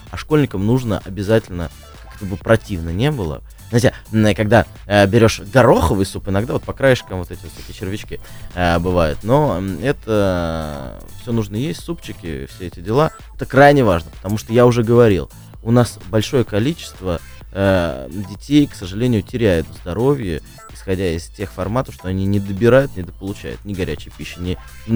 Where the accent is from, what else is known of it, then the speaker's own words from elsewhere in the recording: Voronezh, Voronezh Oblast, Russia; Нет, мы из Воронежа, как бы.